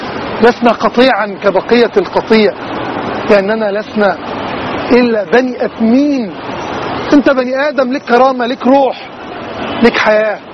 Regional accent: Egypt; زي ما كنا رافعينه في ميدان التحرير وبنقول انا مصري

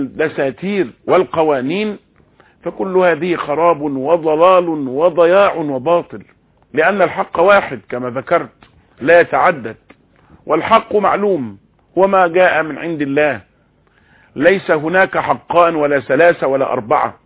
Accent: Egypt; أننا كمصريين

